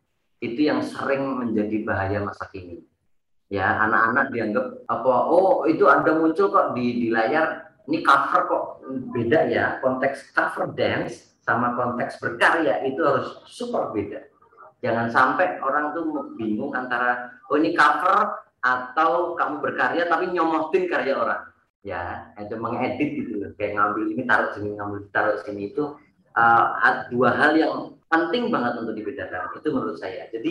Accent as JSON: {"language": "Indonesian", "town": "Surakarta", "region": "Central Java", "country": "Indonesia", "accent": "Javanese", "said": "Padahal saya anak Solo, anak Jawa."}